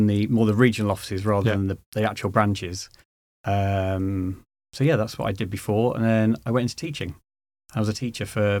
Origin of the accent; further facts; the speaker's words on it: Leicester, East Midlands, United Kingdom; I'm actually from Leicester in the Midlands originally.